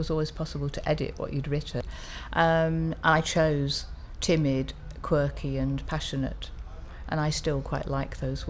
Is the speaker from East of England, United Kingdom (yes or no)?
yes; East of England, United Kingdom; now in England; In Essex, but I've been in Yorkshire for the last 38 years, something like that.